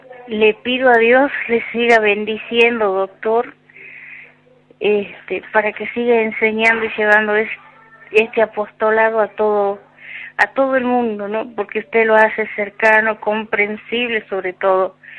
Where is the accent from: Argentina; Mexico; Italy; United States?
Argentina; Metán, Salta; Soy de Metán.